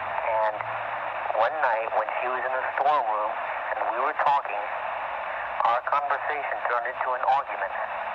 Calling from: Frederick, Maryland, United States; I'm calling from Frederick, Maryland.

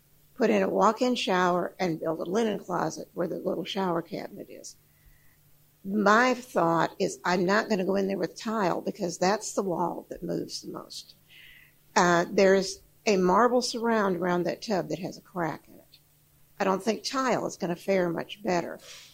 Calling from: Madison, United States; from Madison.

